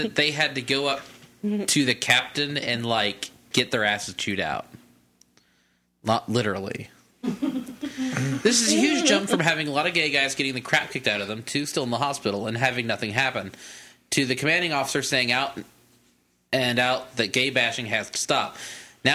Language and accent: English; Texas, United States; I can't word good. I'm from Texas. Yeehaw!